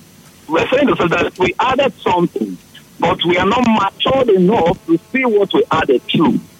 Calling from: Port Harcourt, Rivers, Nigeria; I'm calling from Port Harcourt.

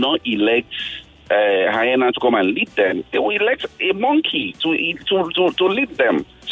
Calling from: Lekki, Lagos, Nigeria; I'm calling from Lekki.

